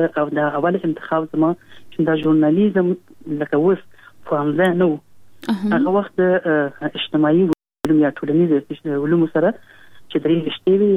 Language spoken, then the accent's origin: Pashto; Kabul, Afghanistan; ما زه په کابل کې پیدا یم.